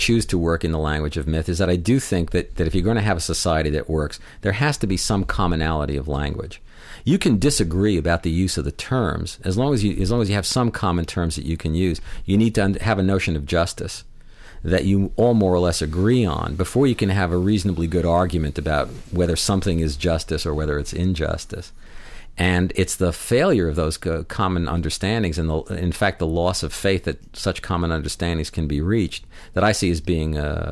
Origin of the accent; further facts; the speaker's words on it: United States; That's why I say I have to talk as an American. There are aspects of this problem which are uniquely ours.